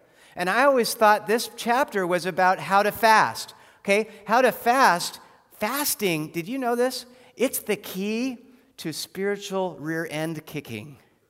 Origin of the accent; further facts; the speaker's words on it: Fairbanks, Alaska, United States; I'm from Fairbanks, Alaska.